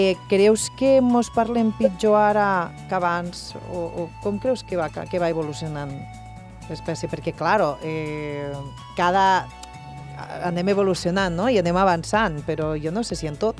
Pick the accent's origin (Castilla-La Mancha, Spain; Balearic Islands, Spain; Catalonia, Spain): Catalonia, Spain; Amposta; Clar, com que jo soc d'Amposta, però sempre estic per Tortosa, ja em sento molt d'aquí.